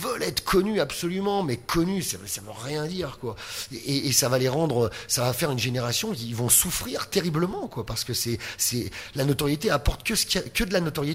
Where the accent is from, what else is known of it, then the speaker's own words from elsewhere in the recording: Lyon, Auvergne-Rhône-Alpes, France; j'ai grandi à Lyon, je me suis marié